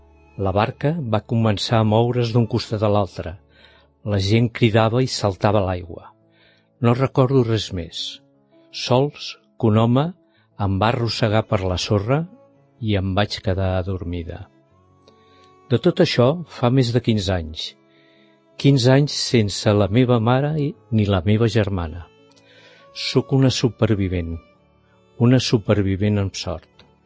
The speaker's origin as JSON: {"language": "Catalan", "town": "Badia del Vallès", "region": "Catalonia", "country": "Spain", "said": "sóc de Badia del Vallès"}